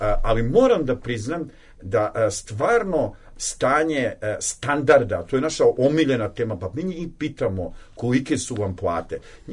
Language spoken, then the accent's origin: Serbian; Serbia; s obzirom na društveni bruto proizvod koji je duplo veći nego kod nas u Srbiji